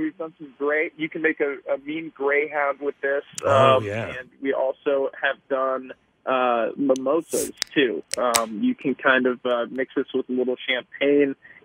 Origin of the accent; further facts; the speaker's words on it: East Coast, United States; I was from the East Coast originally